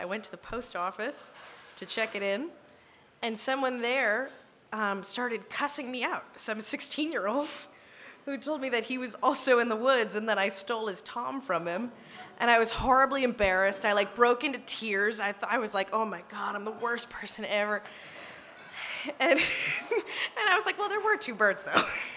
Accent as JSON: {"language": "English", "region": "Massachusetts", "country": "United States", "said": "I'm actually from Massachusetts. I'm a University of Vermont student."}